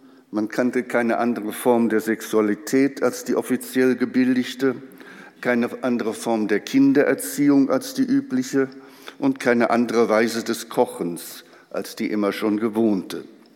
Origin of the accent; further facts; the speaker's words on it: Saarland, Germany; Meine erste Heimat, das Land meiner Geburt, das Saarland.